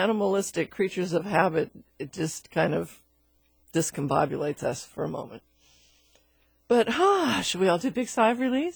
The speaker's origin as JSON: {"language": "English", "town": "Seattle", "region": "Washington", "country": "United States", "tie": "born or raised there", "said": "I mean, for heaven's sakes, I grew up in Seattle, but it trashes my flowers."}